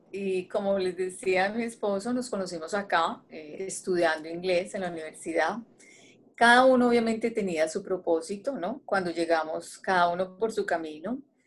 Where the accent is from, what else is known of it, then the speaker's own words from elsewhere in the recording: Colombia; moved away as an adult; now in New York, United States; Nosotros somos colombianos. Yo llegué a Nueva York hace 20 años con un propósito de aprender otro idioma, de abrir mis horizontes.